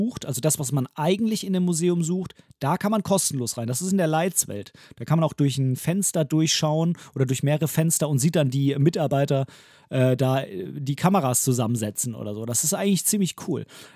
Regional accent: Southern Germany, Germany; so wie ich das als ursprünglich Süddeutscher von Süddeutschland gewohnt bin

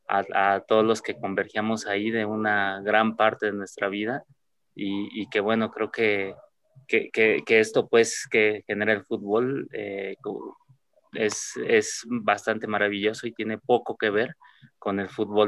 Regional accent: Nezahualcóyotl, State of Mexico, Mexico; colinda con Nezahualcóyotl, de donde yo soy, de donde soy oriundo

